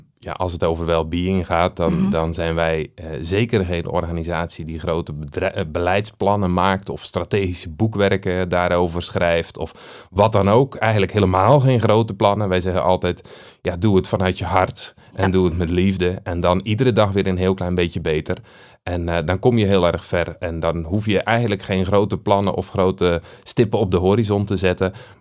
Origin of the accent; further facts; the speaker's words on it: Zeeland, Netherlands; Ik kom uit Nederland dan, maar wel, het valt nog mee, uit de mooiste provincie van Nederland, uit Zeeland.